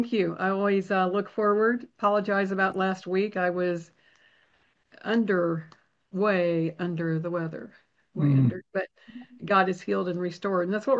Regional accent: Kansas City, Missouri, United States; now in Dallas, United States; I'm from Kansas City, living in Dallas, but from Kansas City.

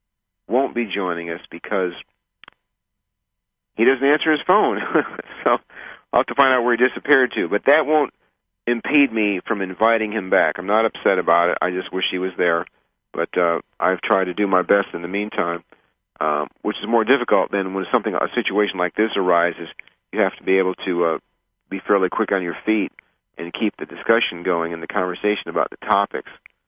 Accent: United States; I'm an American who actually knows that the rest of the world knows more about America than America knows about the world.

